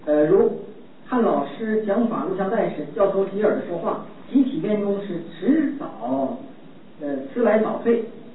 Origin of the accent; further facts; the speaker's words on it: China; 我告诉大家，我们中国人呐，在文化大革命以前，在全世界都是文明的礼仪之邦